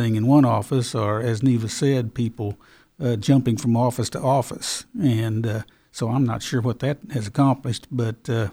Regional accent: Oklahoma, United States; But, I grew up in Oklahoma where people sort of settled into these secondary offices.

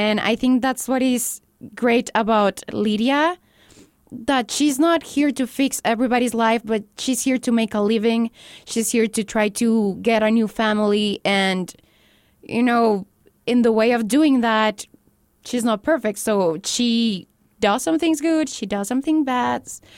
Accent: Mexico; now in El Paso, United States; For me, coming from Mexico, I'm from Mexico. I transferred when I finished high school. So when I came to El Paso

